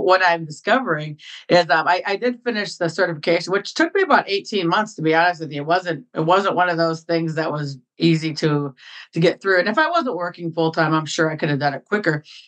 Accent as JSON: {"language": "English", "region": "Midwest", "country": "United States", "tie": "born or raised there", "said": "Well, I had lots of jobs growing up in the Midwest, and I've kind of been pretty entrepreneurial probably since I was about six"}